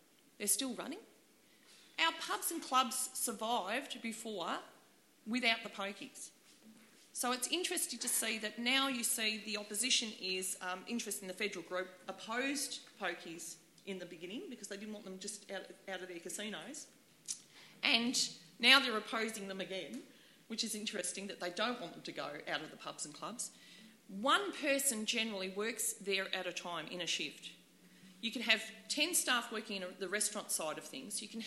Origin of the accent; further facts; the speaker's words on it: South Australia, Australia; I come from South Australia, working in hospitality, working in gambling venues.